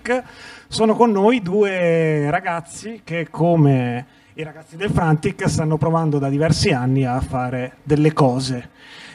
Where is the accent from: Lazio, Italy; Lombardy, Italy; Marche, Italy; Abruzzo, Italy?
Abruzzo, Italy; Teramo; anch'io sono originario di Teramo.